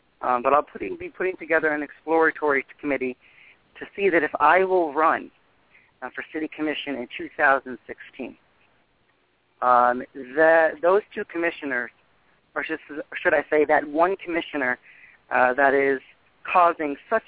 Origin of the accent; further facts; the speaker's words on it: Dania Beach, Florida, United States; I grew up in Dania Beach, and it's a city that I hold dear to my heart.